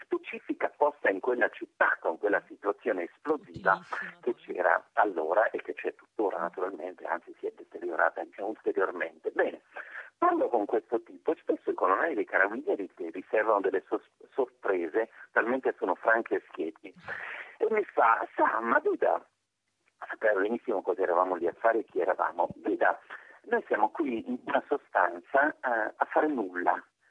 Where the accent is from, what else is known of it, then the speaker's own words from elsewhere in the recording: Abruzzo, Italy; cui parlo anche da abruzzese